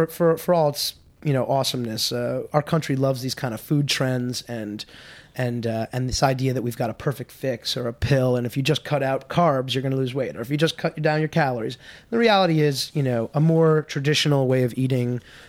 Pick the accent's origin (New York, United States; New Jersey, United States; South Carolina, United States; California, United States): New York, United States; New York City; also born or lived in New Orleans; I'm from New York City and born and raised in Manhattan. And I went to school down in New Orleans.